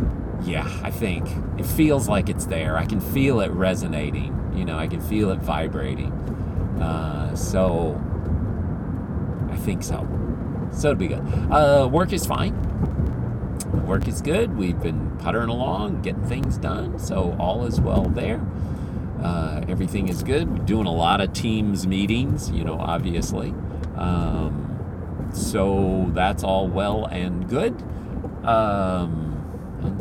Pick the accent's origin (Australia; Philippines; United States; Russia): Philippines; it happened in the Philippines, and I grew up in the Philippines